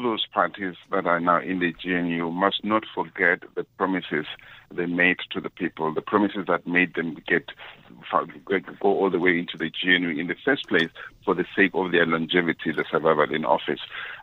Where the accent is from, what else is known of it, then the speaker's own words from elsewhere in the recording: South Africa; now in Switzerland; I speak there as a South African who's concerned. Now, many countries across the world have changed, amended their constitutions, including Switzerland, where I am now